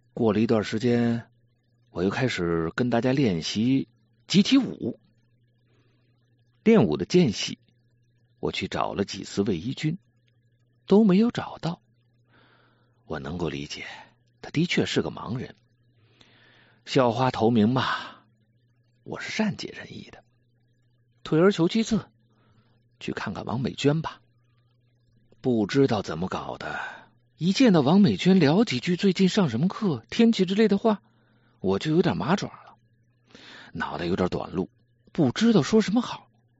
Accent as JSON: {"language": "Chinese", "town": "Xi'an", "region": "Shaanxi", "country": "China", "tie": "born or raised there", "said": "因为我在西安那个从小长大的徐家湾一带是生产飞机的地方"}